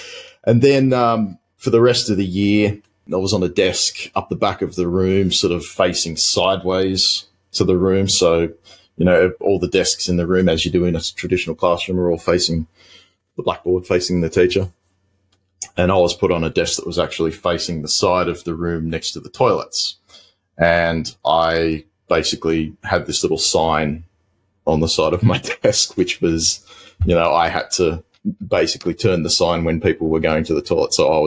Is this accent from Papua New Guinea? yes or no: yes; Bougainville, Papua New Guinea; I grew up in the Solomon Islands, which is sort of northeast of Australia near Papua New Guinea. So I was living on a small island called Bougainville Island